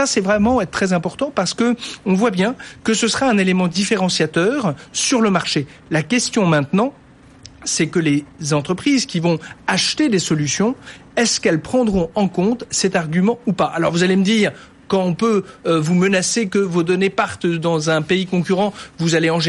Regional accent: France; c'est vrai qu'en tant que Français, spécialement, et en tant qu'Européens

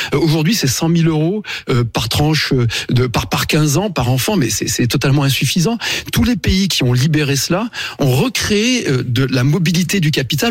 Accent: France; parce que, en tant que Français, c'est ce qui me préoccupe.

